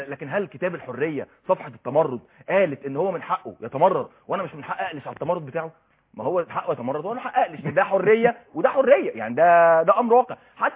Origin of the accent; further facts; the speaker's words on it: Egypt; مش بس كده، عندنا في مصر ابطال اولمبيين